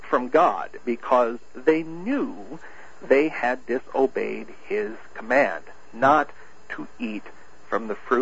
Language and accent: English; Du Quoin, Illinois, United States; I was a disc jockey for about 9 years in southern Illinois. Really? I worked on my hometown radio station in DuCoin.